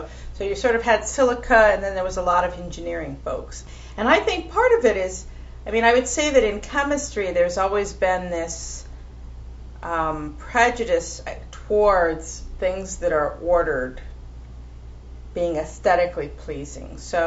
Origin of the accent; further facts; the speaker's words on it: Washington, United States; also born or lived in Alameda, California; I'm basically from the West Coast. I was born in Alameda, California, but my family really lived mostly in the Washington area, so I grew up there.